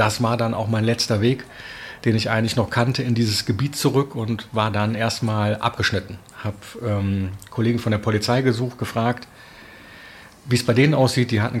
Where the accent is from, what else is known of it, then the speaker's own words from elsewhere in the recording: Bonn, North Rhine-Westphalia, Germany; ich komme jetzt ja aus Bonn, ich kenne so die großen Hauptstraßen